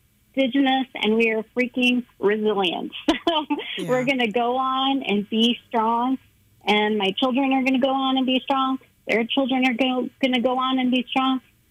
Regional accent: United States; I am a Native person. I am Native American. I am a proud citizen of the Navajo Nation. I had come from a strong lineage of matriarchs. My people suffered. My family suffered.

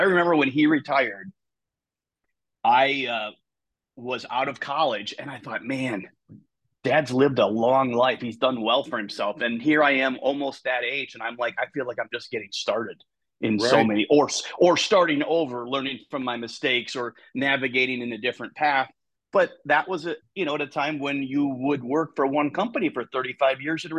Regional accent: Dubuque, Iowa, United States; now in Bettendorf, United States; I grew up in Dubuque, Iowa, up about an hour and a half away up the Mississippi River. Have lived in Iowa my whole life.

